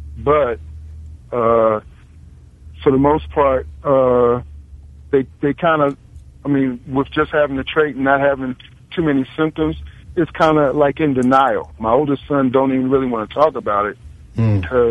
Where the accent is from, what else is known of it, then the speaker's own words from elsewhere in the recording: Baltimore, Maryland, United States; I'm from the Baltimore, D.C. area.